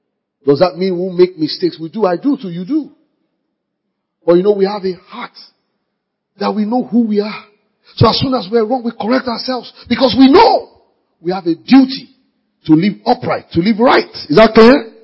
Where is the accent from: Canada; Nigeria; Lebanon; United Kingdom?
Nigeria; what I do as a Nigerian, what I do on my campus